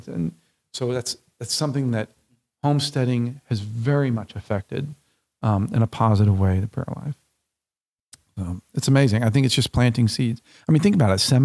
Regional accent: United States; No, I know I realize I'm American, but we need to plant the seeds and to create a place for that to be home

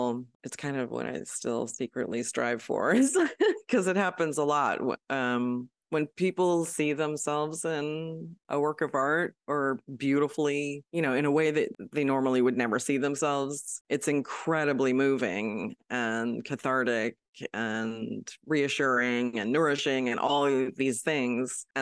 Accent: California, United States; So I grew up in the Bay Area, and my parents are very cultured people

